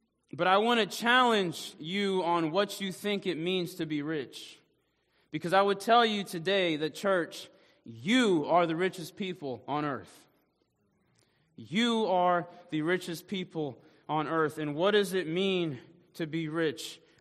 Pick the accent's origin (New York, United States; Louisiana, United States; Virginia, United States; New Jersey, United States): New York, United States; So, I'm from Harlem, New York. And growing up in that part of Manhattan, my family, they didn't have a lot of money.